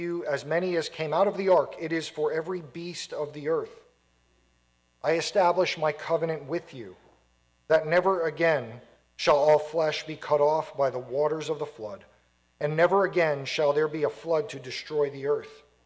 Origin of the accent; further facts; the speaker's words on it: Florida, United States; also born or lived in North Carolina, United States; We are originally from Florida, have been in North Carolina for 6 years, thought we were going to retire there.